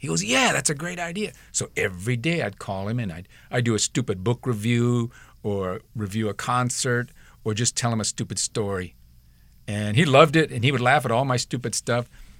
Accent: Midwest, United States; And I grew up in the Midwest. There was nothing.

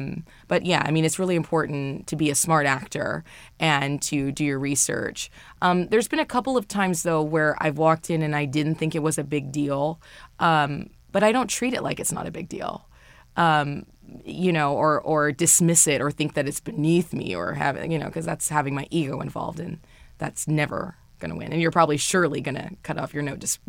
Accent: California, United States; I grew up in Orange County, and I went to the Orange County High School of the Arts

